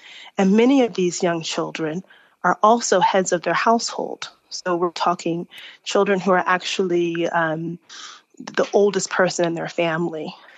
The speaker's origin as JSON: {"language": "English", "country": "United States", "lives_now": "South Africa", "said": "I am from the States and I live in South Africa"}